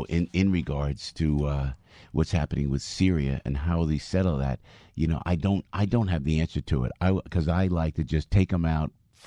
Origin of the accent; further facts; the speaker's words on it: New Jersey, United States; I'm from New Jersey. That's the way New Jersey government works. That's exactly how New Jersey government works.